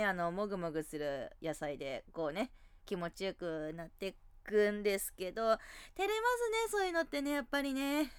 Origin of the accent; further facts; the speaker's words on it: Hokkaido, Japan; now in Tokyo, Japan; 出身地は北海道ですね。今はね、東京に住んでいるんですけれども、出身地自体は北海道です。大自然でね、のびのび育った変態女です。